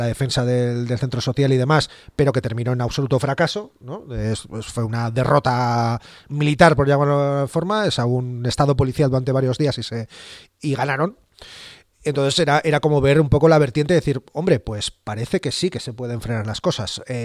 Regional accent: Bilbao, Basque Country, Spain; como decía antes, como bilbaíno

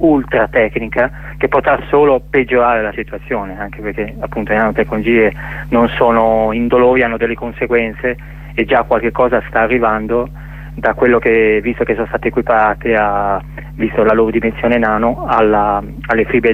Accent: Bergamo, Lombardy, Italy; io sono di Bergamo

